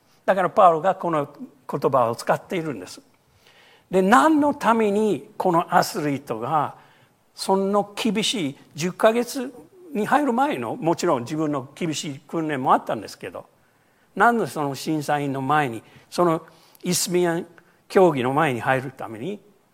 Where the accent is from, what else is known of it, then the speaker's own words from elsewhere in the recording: United States; Japanese is a second language; 私アメリカ人でアメフットがよく見るんですけど